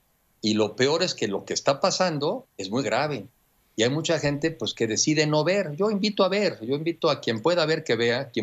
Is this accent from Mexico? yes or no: yes; Mexico; como mexicanos